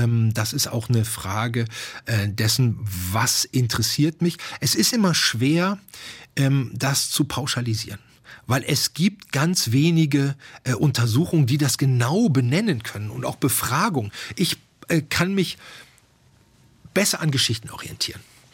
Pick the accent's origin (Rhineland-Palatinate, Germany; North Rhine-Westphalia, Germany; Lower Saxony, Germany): North Rhine-Westphalia, Germany; ich komme aus dem Ruhrgebiet, Bergarbeiterfamilie, bei uns zu Hause gab es keine Bücher